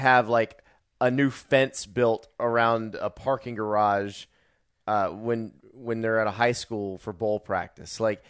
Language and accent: English; Florida, United States; Well, I live in Florida. I grew up in Florida.